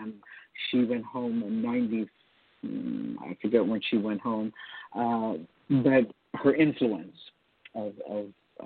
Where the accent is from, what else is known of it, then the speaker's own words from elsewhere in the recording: Jamaica; Growing up in Jamaica, it was very strict. I went to church, I went to school, I went home.